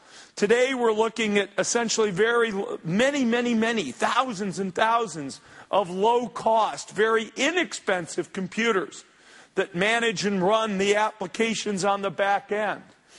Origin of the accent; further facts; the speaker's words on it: Detroit, Michigan, United States; I grew up in Detroit, and so I guess car industry very much on my mind.